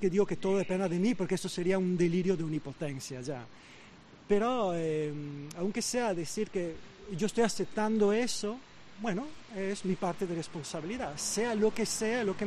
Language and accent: Spanish; Venice, Veneto, Italy; Spanish is a second language; moved away as an adult; now in Granada, Spain; yo tenía entonces 25 años, estaba trabajando, yo soy de Venecia, de una islita de Venecia.